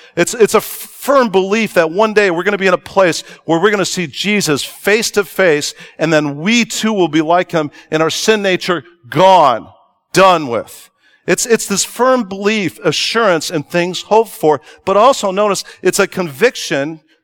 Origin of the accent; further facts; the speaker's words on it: Chicago, Illinois, United States; I'm from Chicago originally, so I'm still learning that y'all.